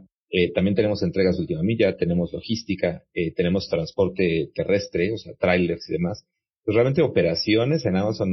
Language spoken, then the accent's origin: Spanish; Mexico; moved away; Pues por ahí en 2020, en mitad de la pandemia, me pidieron venir a México. Y yo, bueno, siendo mexicano, ya llevaba muchos años en el extranjero, tenía muchas ganas de volver acá. Y fue una oportunidad como de ensueño, ¿no? Pues estoy aquí hace 3 años ya